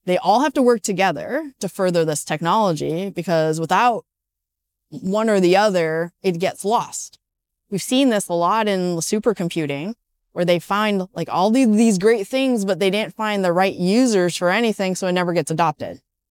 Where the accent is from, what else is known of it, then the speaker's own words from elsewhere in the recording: Detroit, Michigan, United States; I came from Detroit. I have a lot of car analogies.